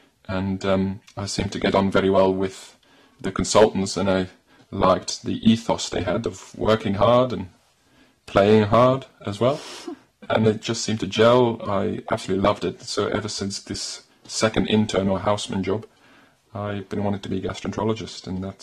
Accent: Belgium; I think growing up in Belgium, doctors were admired, doctors were respected

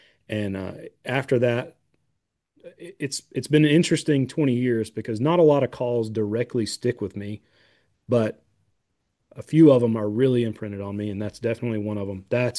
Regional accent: Pelham, Alabama, United States; I also applied to my hometown, which is Pelham, and I still have a little spite against them for not hiring me

